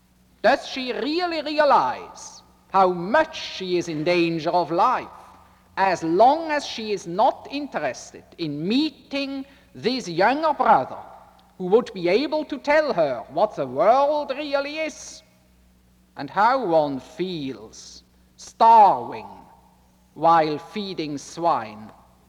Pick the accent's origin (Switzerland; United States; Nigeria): Switzerland; Basel, Basel-Stadt; English is a second language; also born or lived in Zurich; I grew up in Basel, and all Basel citizens are famous for being absolutely unable to pronounce any understandable R, not to speak of an English R. Now I may say that we moved to Zurich